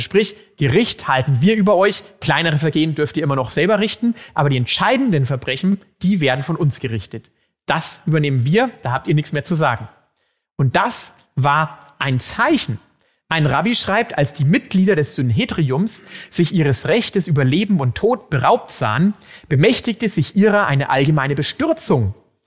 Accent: Hof, Bavaria, Germany; born there; Ich bin nun mal in Hof geboren

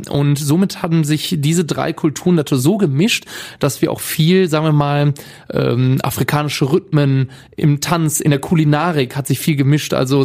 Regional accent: Cologne, North Rhine-Westphalia, Germany; born there; ich bin ja in Köln wirklich geboren. Karnevalshochburg

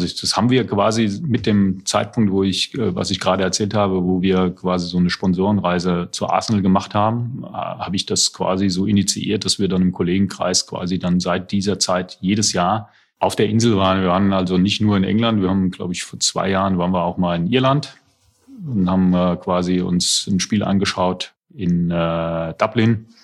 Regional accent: Selters, Hesse, Germany; Ja, ich komme aus Seltas im Taunus.

